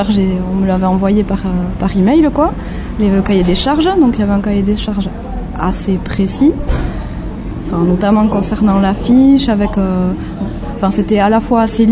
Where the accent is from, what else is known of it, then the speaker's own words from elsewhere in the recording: Irouléguy, Nouvelle-Aquitaine, France; je suis originaire d'Irulegui et j'habite à Biarritz.